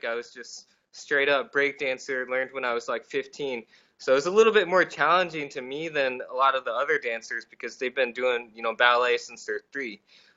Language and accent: English; Iowa, United States; just because I looked different, I was growing up in Iowa.